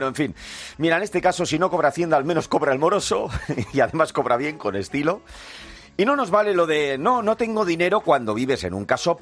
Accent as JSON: {"language": "Spanish", "town": "Bilbao", "region": "Basque Country", "country": "Spain", "tie": "born or raised there", "said": "allí en mi tierra, en Bilbao, va por rondas"}